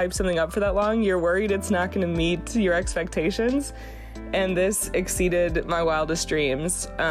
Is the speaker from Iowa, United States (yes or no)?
yes; Iowa City, Iowa, United States; I'm from Iowa City, Iowa, and this was my first Mid-South.